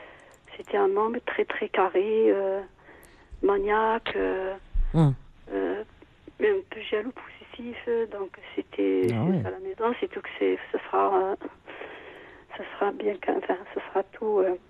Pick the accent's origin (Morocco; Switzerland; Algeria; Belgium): Algeria; moved away as an adult; now in France; En fait, moi, je suis arrivée d'Algérie, j'étais jeune, j'avais 20 ans. Donc, ouais. Quand, 19 ans, quand je suis arrivée, ouais.